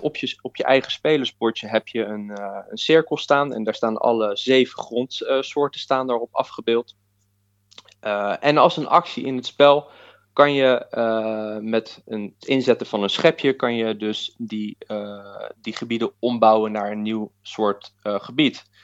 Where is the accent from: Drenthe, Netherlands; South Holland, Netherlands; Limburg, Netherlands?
South Holland, Netherlands; The Hague; Ik kom uit Den Haag.